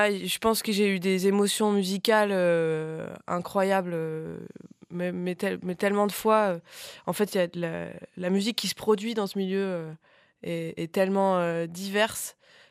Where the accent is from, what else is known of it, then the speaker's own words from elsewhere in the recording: Clermont-Ferrand, Auvergne-Rhône-Alpes, France; born there; moi je suis née à Clermont-Ferrand